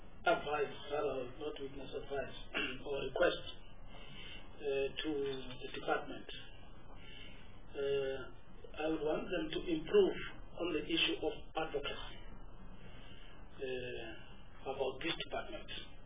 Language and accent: English; Port Elizabeth, Eastern Cape, South Africa; I come from the Eastern Cape PE.